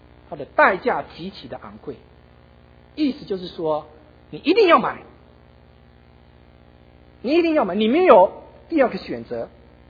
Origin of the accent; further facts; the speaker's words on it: Taiwan; now in United States; 你看我从台湾的时候来的，20年了